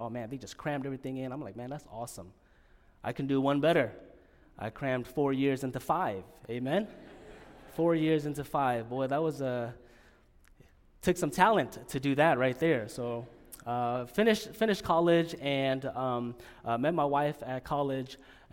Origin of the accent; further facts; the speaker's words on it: Long Beach, California, United States; I was born in California, raised in Long Beach, LA area, and went to First Baptist Church of Long Beach, California